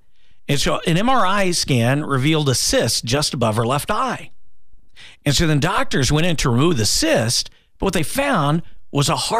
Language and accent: English; Kansas City, Missouri, United States; I'm from Kansas City, who has the largest shuttlecock outside of the Nelson Atkins Museum.